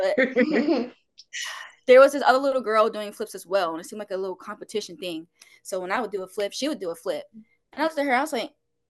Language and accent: English; Baltimore, Maryland, United States; Well, I'm from Baltimore, Maryland. I'm 18.